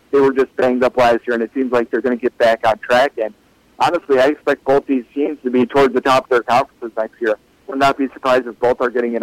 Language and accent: English; Wisconsin, United States; and I'm from Wisconsin as well.